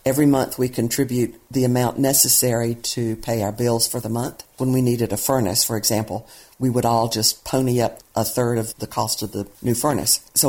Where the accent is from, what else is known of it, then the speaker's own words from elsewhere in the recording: Durham, North Carolina, United States; accent: Durham, North Carolina; now in Washington, United States; I've been in Washington for 50 years, and I still sound like I'm from Durham, North Carolina.